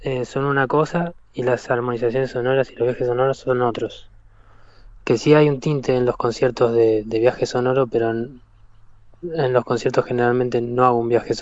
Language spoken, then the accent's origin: Spanish; Tierra del Fuego, Argentina; born there; los nativos de Tierra del Fuego, donde yo nací.